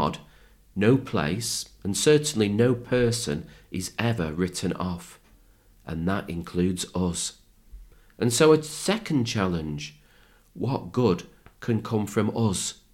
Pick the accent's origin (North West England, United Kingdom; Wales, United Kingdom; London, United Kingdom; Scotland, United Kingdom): North West England, United Kingdom; Manchester; It's like when I was growing up in Manchester